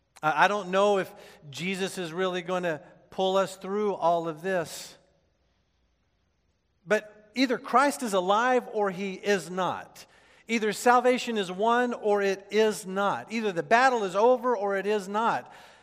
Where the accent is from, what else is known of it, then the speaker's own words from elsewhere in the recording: Oklahoma City, Oklahoma, United States; I'm from Oklahoma City. The airport in Oklahoma City, Will Rogers Airport, is named after a guy who died in a plane crash.